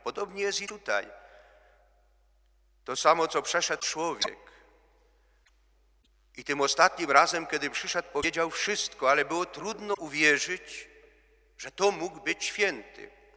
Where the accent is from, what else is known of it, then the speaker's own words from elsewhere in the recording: Strachocina, Subcarpathian Voivodeship, Poland; Ja mu przedstawiam się, że jestem ze Strachociny